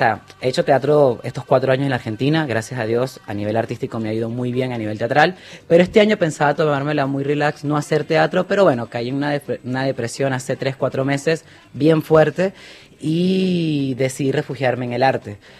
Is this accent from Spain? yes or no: no; Venezuela; El 2018, cómo Venezuela hoy por hoy vive y disfruta de una Navidad. Sabemos que la situación en mi país lamentablemente no está fácil.